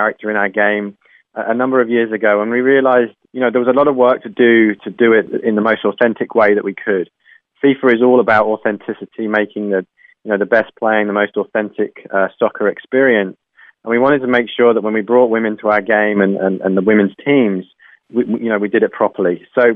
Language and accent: English; England, United Kingdom; moved away as an adult; now in Canada; I'm an Englishman who's lived in Canada now for 6.5 years.